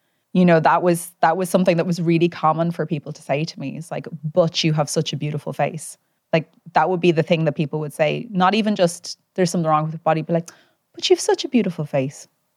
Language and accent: English; Dublin, Leinster, Ireland; I'm originally from Rathgar, in South Dublin